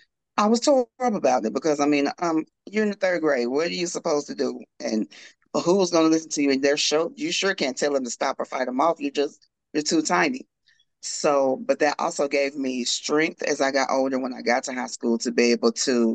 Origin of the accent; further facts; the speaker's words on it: Corsicana, Texas, United States; I'm from Corsicana, Texas. It's like an hour or so from Dallas.